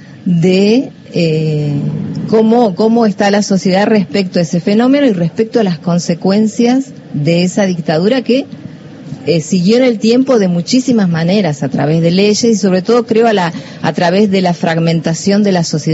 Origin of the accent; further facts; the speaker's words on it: Argentina; si uno tiene como argentino la experiencia de lo que fue acá